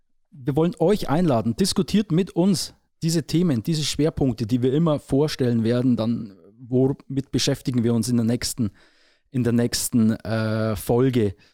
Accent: Neusorg, Bavaria, Germany; Ich komme ja aus dem Kern, aus Neusorg stamme ich und bin über Marktredwitz, Weiden und Nappburg.

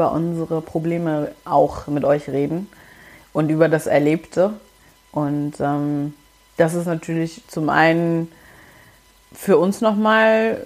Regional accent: East Germany, Germany; now in Berlin, Germany; Ich bin halb Mosambikanerin, halb Deutsche. Ich bin im Osten von Deutschland aufgewachsen, so nahe der polnischen Grenze. Ich wohne seit 2012 circa in Berlin.

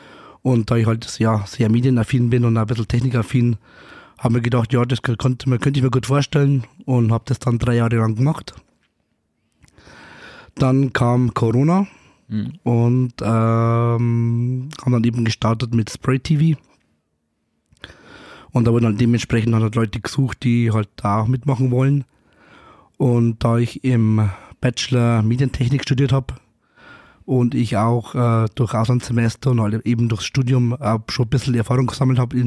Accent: Altenstadt, Bavaria, Germany; also born or lived in Weiden; ich bin in Weiden geboren, aber aufgewachsen in Altenstadt bei Fundstrauß. Aber wohne jetzt auch schon jetzt seit, ich glaube, 4 Jahre jetzt in Weiden.

